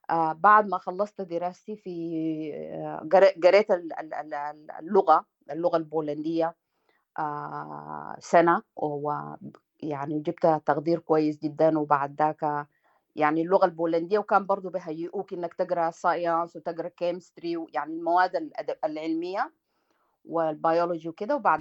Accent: Sudan; moved away

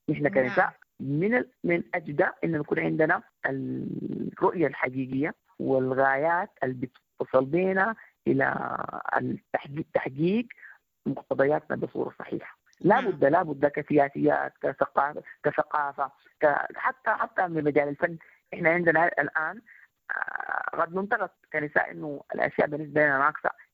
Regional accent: Sudan; وأنا كسودانية

